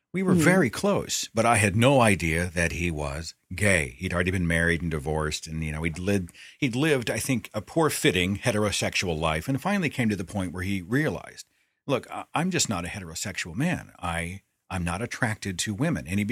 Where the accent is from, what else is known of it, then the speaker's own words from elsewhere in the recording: Tulsa, Oklahoma, United States; Where we did a conference in my hometown of Tulsa just a few weeks ago.